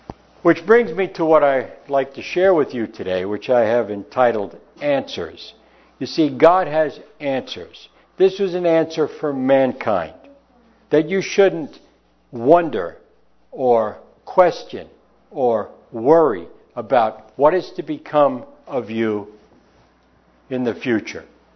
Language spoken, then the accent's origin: English; New York City, New York, United States; accent: New York City; You know, I'm from the East Coast. I'm from New York. So I was born in New York City.